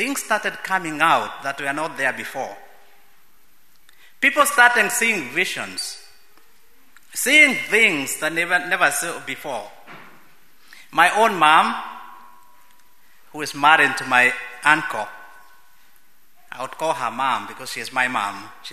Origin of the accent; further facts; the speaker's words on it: Kenya; what happened in my home country in the year 1980, the decade of 1980 to 1990. For some of us who came from Kenya, there was famine, a big famine in Kenya.